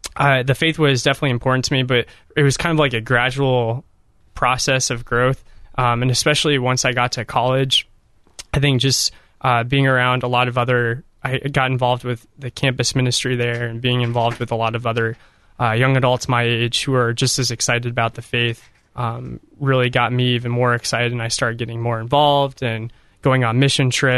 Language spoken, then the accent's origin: English; North Carolina, United States; born there; also born or lived in Washington / New Mexico / Oklahoma / Illinois; I was born in North Carolina, went to Washington State, New Mexico, Oklahoma, Illinois, wow. England, Hawaii, Minnesota. So like all over the place, a lot of moving around growing up.